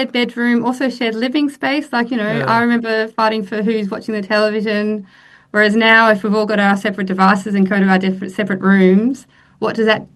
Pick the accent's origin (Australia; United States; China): Australia; Melbourne, Victoria; I'm from Melbourne